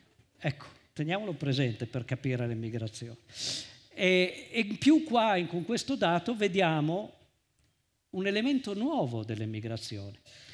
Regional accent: Veneto, Italy; Io vengo dal Veneto

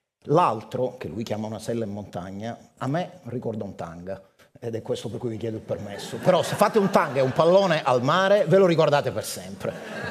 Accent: Sicily, Italy; accent: Sicilian; Ma è perché in siciliano, che è il mio dialetto, si dice

